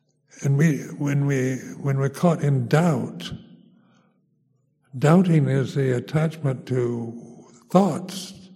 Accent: United States; But being an American, Americans don't have much patience.

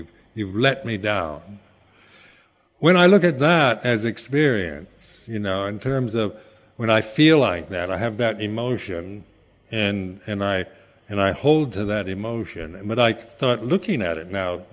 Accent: United States; Being from an American background, the thing that I found was that you tend to think that the way you think is the way everybody else does.

